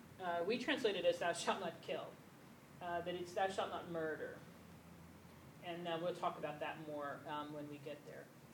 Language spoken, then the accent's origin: English; Connecticut, United States; we're from Connecticut.